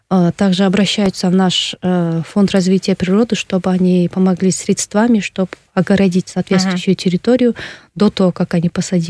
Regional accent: Kyrgyzstan; А мы как бы из Кыргызстана

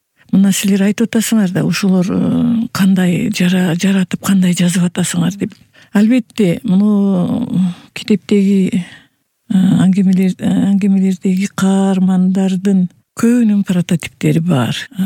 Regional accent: Kara-Bulak, Batken Region, Kyrgyzstan; Мен Баткен районунун Кара Булак айылында төрөлүп чоңойгонмун.

